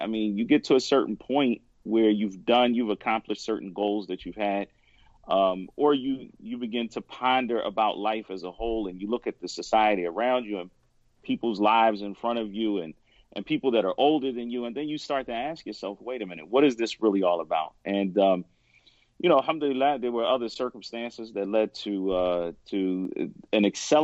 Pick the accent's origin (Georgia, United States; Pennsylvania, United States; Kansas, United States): Pennsylvania, United States; Philadelphia; But literally, I was raised in West Philadelphia.